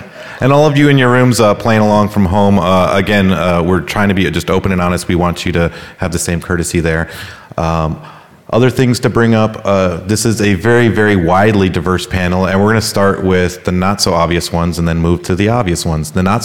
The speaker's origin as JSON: {"language": "English", "region": "California", "country": "United States", "said": "Well, it is, I'm from California. As of this year, I'm a minority in California"}